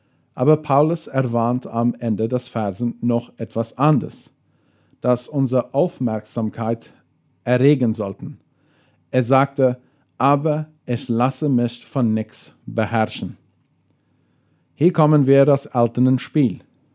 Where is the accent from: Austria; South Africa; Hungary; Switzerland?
South Africa; now in Paraguay; ich komme aus Südafrika, aber wohne in Philadelphia, Fernheim.